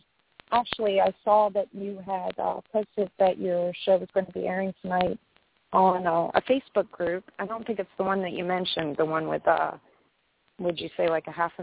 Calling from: Florida, United States; I'm calling from Central Florida.

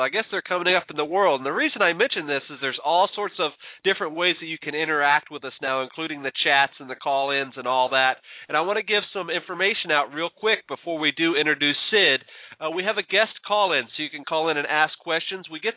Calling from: Willow, Alaska, United States; I am calling in from Willow, Alaska, the mushing capital of the world.

